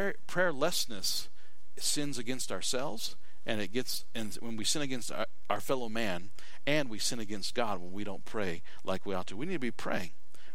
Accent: United States

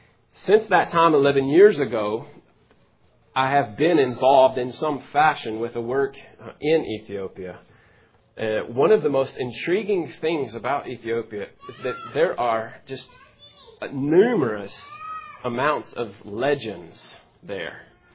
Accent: Tennessee, United States; I had never been outside of the Mid-South where I grew up there in West Tennessee very much.

